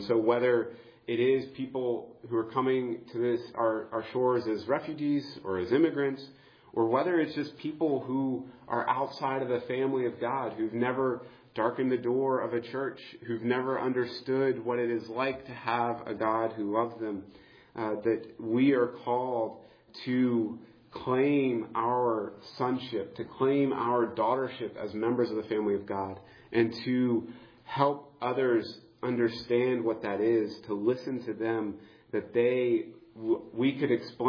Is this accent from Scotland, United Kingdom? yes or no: yes; Scotland, United Kingdom; It's just I'm too Scottish and I haven't gotten rid of them yet.